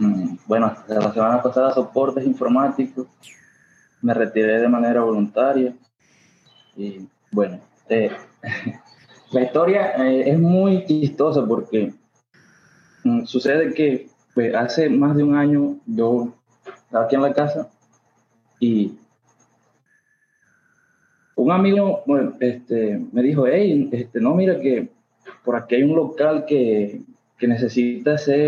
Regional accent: Colombia; soy de Colombia.

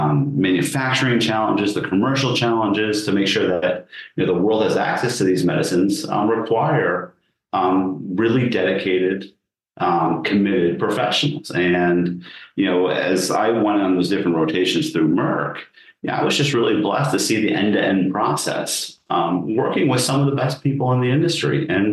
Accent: United States; I grew up outside of New York City

